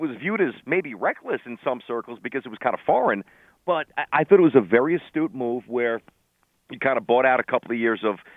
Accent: New York, United States; even though I'm from New York

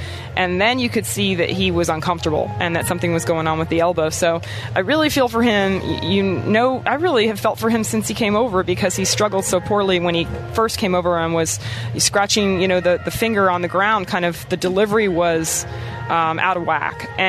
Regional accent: the South, United States; plus I'm from the South, so this swampiness doesn't really bother me.

